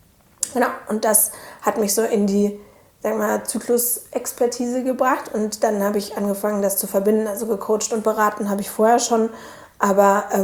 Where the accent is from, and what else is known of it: Cologne, North Rhine-Westphalia, Germany